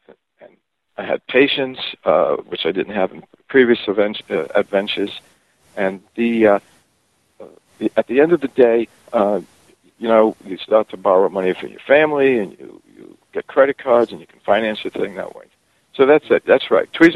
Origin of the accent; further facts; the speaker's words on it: United States; And as an American, I wanted to see if I could be helpful.